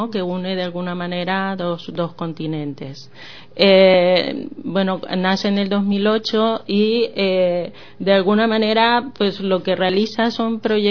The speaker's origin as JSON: {"language": "Spanish", "country": "Uruguay", "tie": "born there", "said": "un ritmo africano que llega a Uruguay, de donde soy nacida, y forma parte de la cultura uruguaya"}